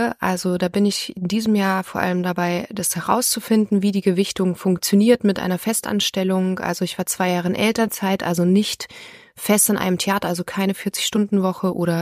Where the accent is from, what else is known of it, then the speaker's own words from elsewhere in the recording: Bavaria, Germany; now in Hildesheim, Germany; lebe in Hildesheim, bin gebürtige Bayerin, komme aus der Nähe von Rosenheim